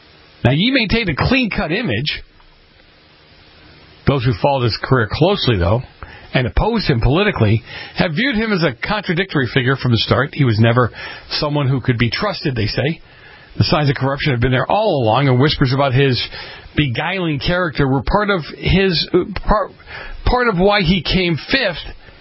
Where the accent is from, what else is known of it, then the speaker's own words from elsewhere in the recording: Boston, Massachusetts, United States; It's just like where I grew up in Italian town, so to speak, in Boston.